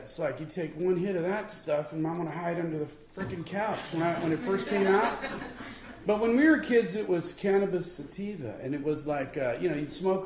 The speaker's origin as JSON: {"language": "English", "town": "Berkeley", "region": "California", "country": "United States", "tie": "born or raised there", "said": "I grew up in Berkeley, you know. I was a kid in the 60s during their fun time"}